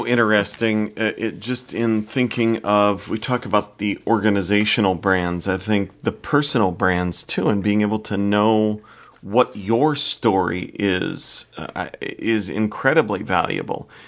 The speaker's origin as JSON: {"language": "English", "region": "Iowa", "country": "United States", "tie": "born or raised there", "said": "I saw Sean Johnson, who is an Olympic gymnast from Iowa, my home state."}